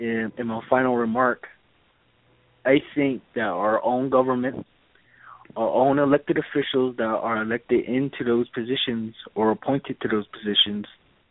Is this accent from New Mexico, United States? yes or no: yes; Bird Springs, New Mexico, United States; now in Oklahoma City, United States; calling from Oklahoma City here. I go to college. I'm from Bird Springs, New Mexico.